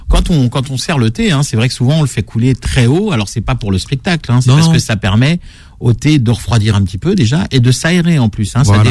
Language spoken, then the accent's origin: French; Corsica, France; Alors chez moi en Corse